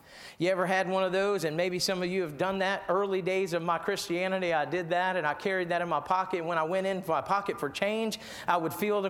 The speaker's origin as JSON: {"language": "English", "region": "Eastern Shore", "country": "United States", "tie": "born or raised there", "said": "where I grew up on the Eastern Shore, we call it a mountain, but it's really just a hill of dirt."}